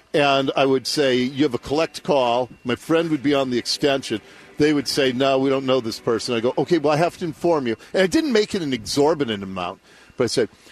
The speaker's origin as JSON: {"language": "English", "town": "Ballard", "region": "Washington", "country": "United States", "tie": "born or raised there", "said": "everybody on the street on which I grew up in Ballard, it was a dead end, both literally and figuratively."}